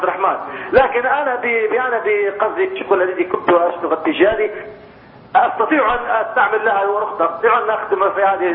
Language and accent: Arabic; Libya; عندنا في ليبيا